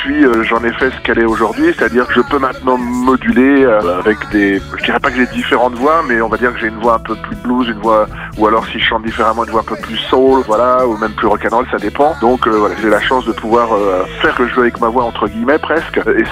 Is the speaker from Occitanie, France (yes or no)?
no; Île-de-France, France; parce que je suis originaire du Val d'Oise quand même.